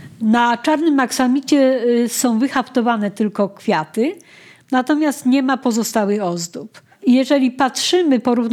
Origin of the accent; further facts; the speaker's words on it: Kraków, Lesser Poland, Poland; Mieszkam od urodzenia w Bronowicach, na ulicy Bronowickiej.